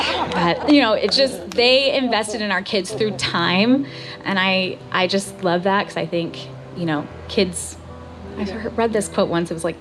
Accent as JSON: {"language": "English", "region": "Florida", "country": "United States", "said": "I am from Florida, but I'm not from the Tampa area. And so my family is about 2.5 hours south in the Bonita Springs, Estero, Naples, Fort Myers area."}